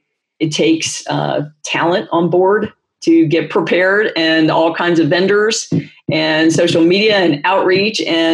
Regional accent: Texas, United States; Well, you know, I'm a Texan, so I can do that from time to time.

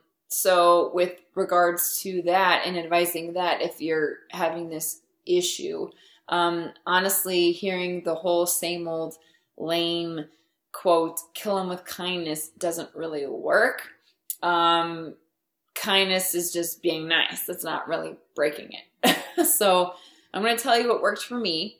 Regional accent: United States; yeah, I'm like, you know, I'm American, you know, that kind of thing.

